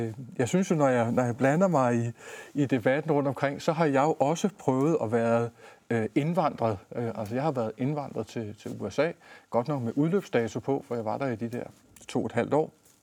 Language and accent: Danish; Store Heddinge, Zealand, Denmark; also born or lived in Texas, United States; jeg er jo ikke fra Randers, men jeg har boet syd for Køge nede i Stor Hedinge på Stevns, hvor jeg er født og opvokset. Havde lige en afstikker til USA nogle år, nede i Texas.